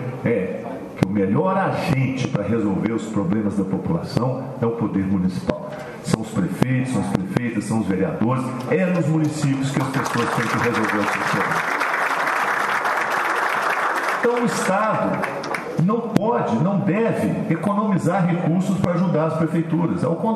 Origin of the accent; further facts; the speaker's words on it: Brazil; É natural, nós somos brasileiros, gostamos do nosso hino, gostamos do nosso país e fomos murmurando.